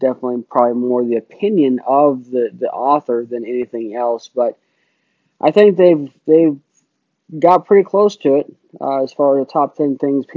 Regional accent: United States; I'm proud to be an American. I thank God that I have the blessings that I do because I'm an American

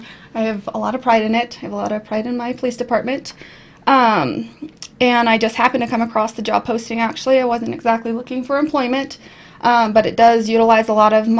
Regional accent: Aztec, New Mexico, United States; So I'm from Aztec. I went to Aztec High School.

